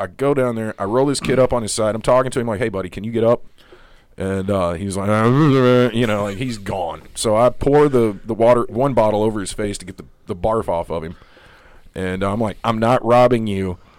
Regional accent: Kentucky, United States; I'm from Kentucky. I've heard it all.

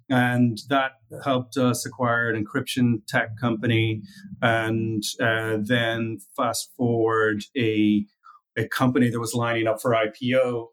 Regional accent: Ireland; also born or lived in Malaysia; I was born in Malaysia and raised in Ireland.

